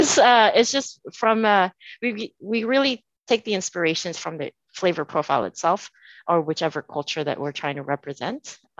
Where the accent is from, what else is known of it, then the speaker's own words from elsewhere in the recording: Indonesia; I grew up in Indonesia and it really encapsulates my childhood.